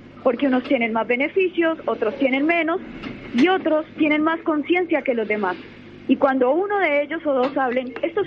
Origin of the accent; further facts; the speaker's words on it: Córdoba, Argentina; accent: Colombian; No, tengo acento colombiano